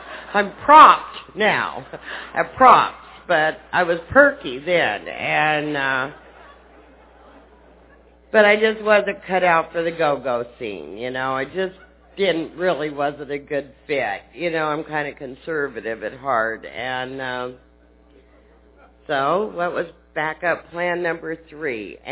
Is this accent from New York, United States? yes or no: no; Phoenix, Arizona, United States; also born or lived in Houston; I was born in Houston, and I was raised in Phoenix, and I grew up in Catholic school at St. Agnes